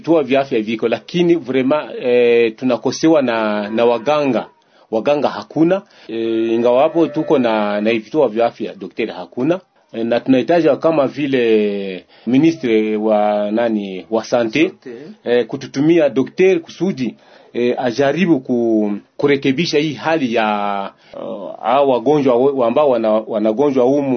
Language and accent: Swahili; Bijombo, South Kivu, DR Congo; Mimi peke natokea hapa Bijombo na njoo kwa nini nilizaliwa.